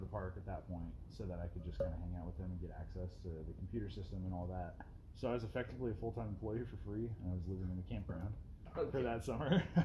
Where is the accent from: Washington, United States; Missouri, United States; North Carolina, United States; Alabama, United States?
Washington, United States; Eatonville; I mean, we were out sort of in rural Western Washington in this town called Eatonville. I didn't even live in the town. I lived outside of the town on this dirt road on a lake.